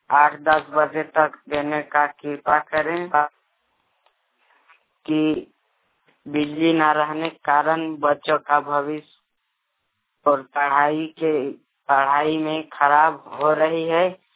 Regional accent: Gundi Gachhi, Jharkhand, India; ग्राम गुंडी गाछी, पोस्ट मगनपुर, थाना गोला, जिला रामगढ़, गुंडी गाछी का निवासी हूँ।

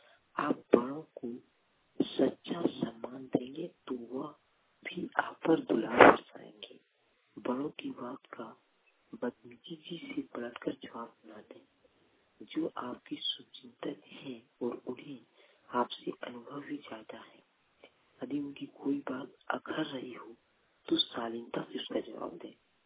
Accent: Deoghar, Jharkhand, India; मैं ग्राम पंचायत में रहता हूँ, सिटी जिला देवघर का निवासी हूँ

